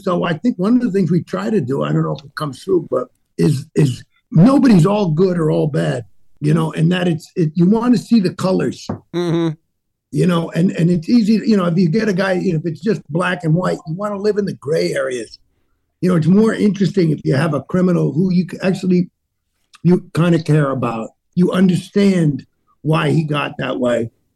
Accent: New York City, New York, United States; Like they really make a great crust. I grew up in New York City, and that's probably why I like New York pizza.

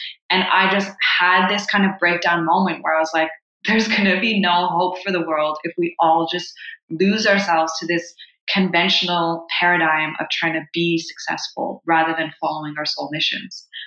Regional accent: Haiti; also born or lived in Canada; I'm Canadian, but I grew up the daughter of two humanitarian workers in Haiti.

